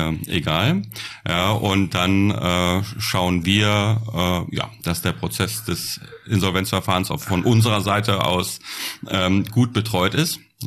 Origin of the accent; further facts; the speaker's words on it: Northern Germany, Germany; aus meiner Heimat im Norden